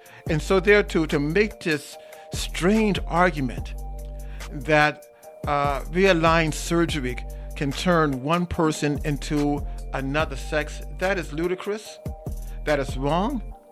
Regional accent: Midwest, United States; I mean, I'm from the Midwest. My people are from Central America.

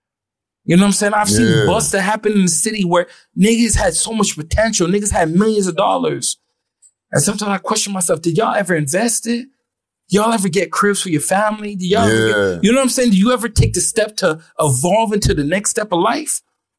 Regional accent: Ottawa, Ontario, Canada; I felt like I was the exception to the rule. I was from Ottawa.

